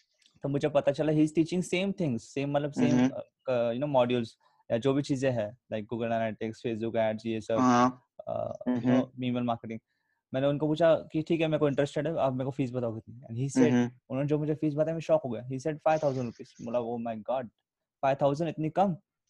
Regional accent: Nashik, Maharashtra, India; तो मैं वहाँ गया, नासिक आया, रिटर्न. मैं नासिक से हूँ. सो नासिक आया.

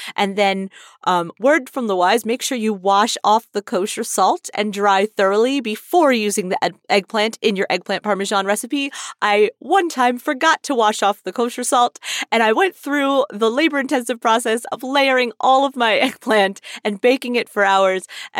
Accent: New Jersey, United States; I grew up in New Jersey.

